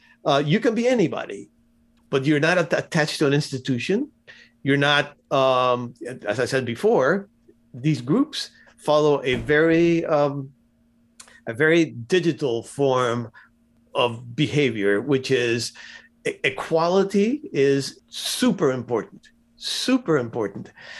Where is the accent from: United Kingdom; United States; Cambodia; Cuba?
Cuba; I'm not a revolutionary. I come from Cuba. So that's the last thing I want is revolution.